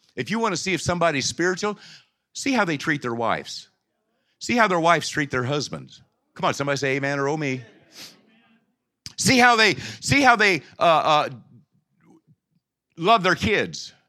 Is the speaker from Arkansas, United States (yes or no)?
yes; Arkansas, United States; I was raised in Arkansas. Gary, we're going back to Arkansas real soon.